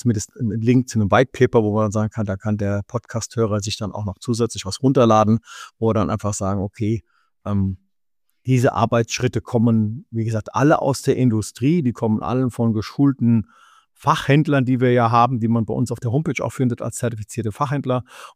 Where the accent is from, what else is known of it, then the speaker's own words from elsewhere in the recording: Hesse, Germany; bei uns in Hessen sagt man so, abpitteln, abpulen.